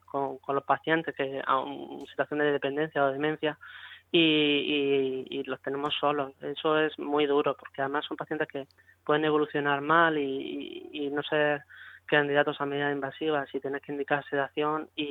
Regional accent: Torre Pacheco, Region of Murcia, Spain; Yo soy de Torre Pacheco, toda mi familia está en Torre Pacheco y vivo solo.

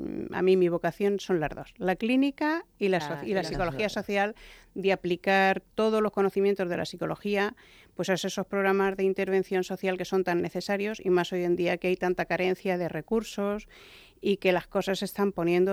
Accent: Albacete, Castilla-La Mancha, Spain; now in Murcia, Spain; como Murcia y Albacete pertenecíamos a la misma región, yo soy de Albacete, me tocaba venirme a Murcia.

